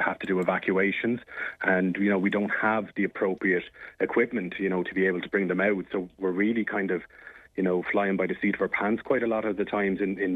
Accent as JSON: {"language": "English", "country": "Ireland", "said": "this isn't something that we as Irish people would have ever experienced at home."}